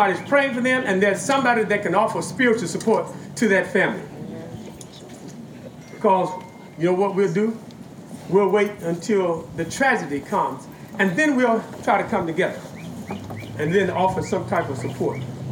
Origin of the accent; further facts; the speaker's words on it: Pine Bluff, Arkansas, United States; We came here from Pine Bluff, Arkansas. It was 10,108 when we first came.